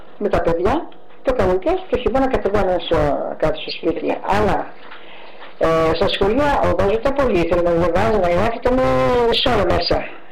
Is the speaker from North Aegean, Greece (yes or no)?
no; Florina, Western Macedonia, Greece; Από τη Φλόρινα.